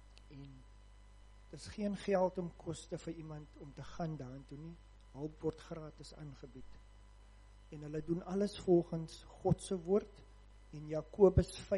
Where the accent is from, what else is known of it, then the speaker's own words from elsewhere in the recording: Pearl Valley, Western Cape, South Africa; Ek kom van Pearl Valley